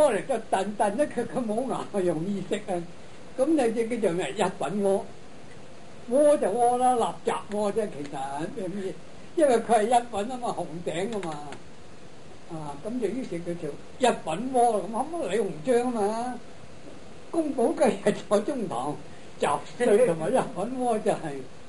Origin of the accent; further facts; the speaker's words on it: Shunde, Guangdong, China; 我係順德人啦，都喺順德人，